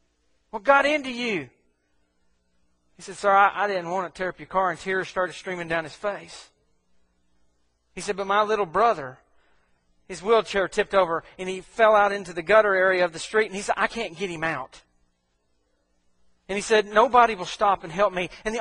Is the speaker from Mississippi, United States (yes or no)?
yes; Mississippi, United States; I'm from Mississippi, so I can't say it that other fancy way.